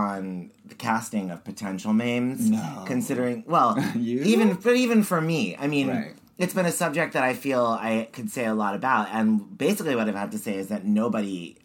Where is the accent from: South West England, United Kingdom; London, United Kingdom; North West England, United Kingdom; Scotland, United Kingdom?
North West England, United Kingdom; Liverpool; born there; I was born in Liverpool.